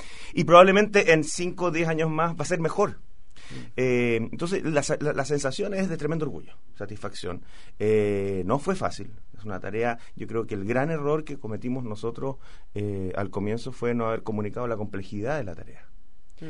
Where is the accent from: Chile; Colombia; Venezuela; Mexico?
Chile; dejemos la cosa política atrás y miremos como chilenos